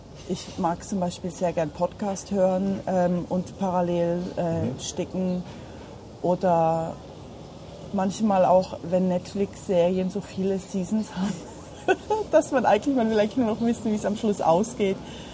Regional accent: Germany; now in Basel, Switzerland; ich bin 41 Jahre alt, ich wohne in Basel in der Schweiz seit schon 16 Jahren jetzt, bin eigentlich Deutsche und in Basel hängen geblieben

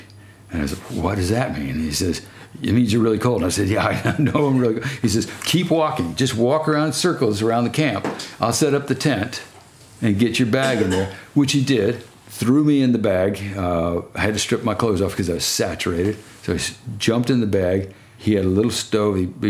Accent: Texas, United States; First time I'd really been exposed to snow. I was from Texas. I mean, I'd seen it once or maybe twice in Houston

